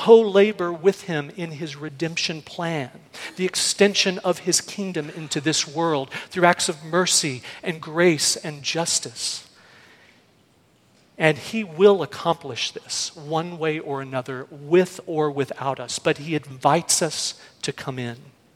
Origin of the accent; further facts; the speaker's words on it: Dallas, Texas, United States; I grew up in Dallas.